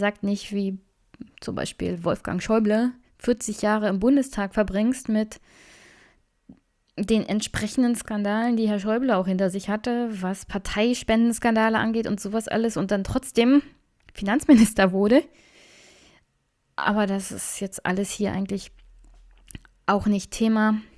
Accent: Brandenburg, Germany; Ich komme aus Brandenburg, wir haben hier ein Informationsfreiheitsgesetz

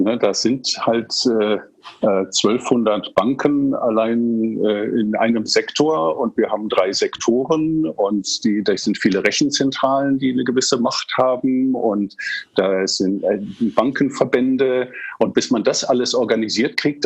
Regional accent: England, United Kingdom; Also ich bin in England aufgewachsen

